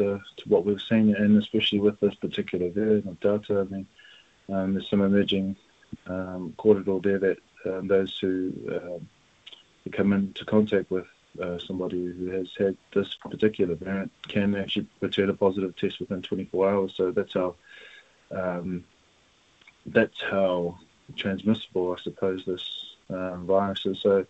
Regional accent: Manai, Waikato, New Zealand; So I'm from Manai, a little place in the Hauraki district, but also have connections to the north, to Whirinaki, and also to Te Arawa down in Rotorua.

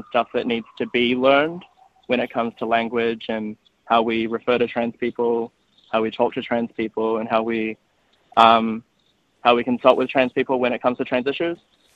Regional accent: Napier, Hawke's Bay, New Zealand; I grew up in the Hawke's Bay in Napier, and I don't go back there very often just because I feel like I left for a reason

